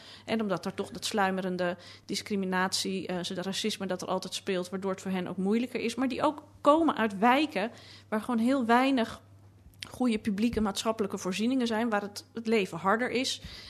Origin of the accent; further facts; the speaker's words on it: Amsterdam, North Holland, Netherlands; toen ik in de jaren 80 opgroeide in Amsterdam en ik wel eens tegen mensen op vakantie of wat dan ook zei, ik kom uit Amsterdam, dat ze dan heel moesten lachen, want ik had geen plat Amsterdams accent.